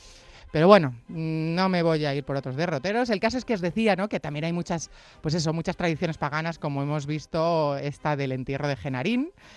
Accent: Sigüenza, Castilla-La Mancha, Spain; yo os digo que cuando termine la radio me voy a mi pueblo, que ya sabéis que es Sigüenza

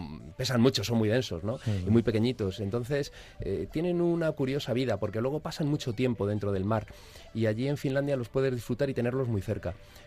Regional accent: Madrid, Community of Madrid, Spain; yo soy de Madrid, pero sí, estoy rodeado por Islandia esta vez.

